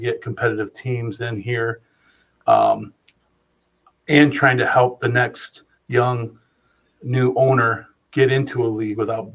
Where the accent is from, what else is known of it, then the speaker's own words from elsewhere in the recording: Muskegon, Michigan, United States; also born or lived in Hart; Well, I am from Muskegon. I moved here when I was five from Hart, Michigan. So I was born in Hart, Michigan. I graduated from Mona Shores High School.